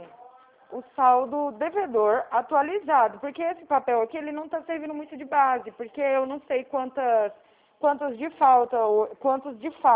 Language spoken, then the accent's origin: Portuguese; Araraquara, São Paulo, Brazil; Araraquara.